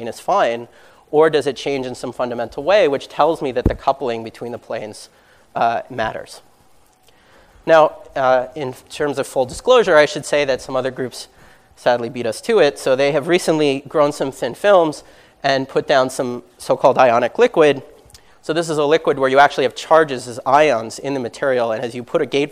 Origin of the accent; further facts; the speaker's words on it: United States; And sadly, I'm an American.